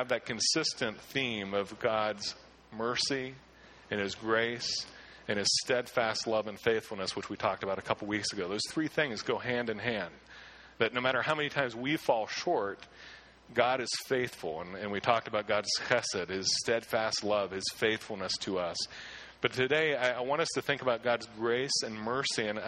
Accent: Clearfield, Pennsylvania, United States; I grew up in Clearfield, so we'd meet at the shop very early in the morning

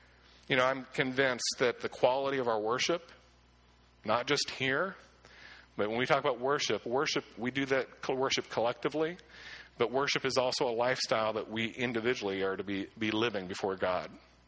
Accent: Clearfield, Pennsylvania, United States; also born or lived in Shawville; now in Warren, United States; Growing up in Clearfield and Shawville, I got to see the stars often. But, you know, you see a lot more stars in Warren than you do in Pittsburgh.

